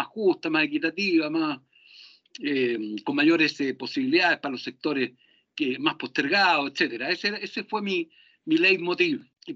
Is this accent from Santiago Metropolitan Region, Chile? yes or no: yes; Santiago, Santiago Metropolitan Region, Chile; also born or lived in Valparaíso; yo nací en Santiago. En Santiago, soy santiaguino de nacimiento. Viví un periodo muy cortito de un año, dos años en Valparaíso, que de donde era mi madre, y todo el resto de mi vida la he vivido acá en Santiago.